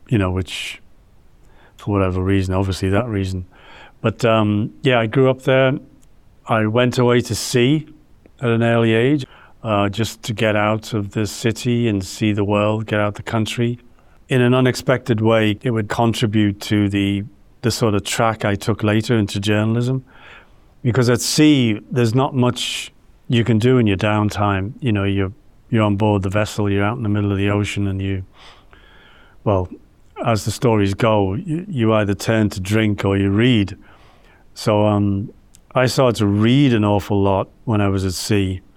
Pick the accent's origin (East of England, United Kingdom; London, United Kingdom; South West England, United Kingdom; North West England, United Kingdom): North West England, United Kingdom; Liverpool; born there; I'm from the UK. I was born in Liverpool in Northern England.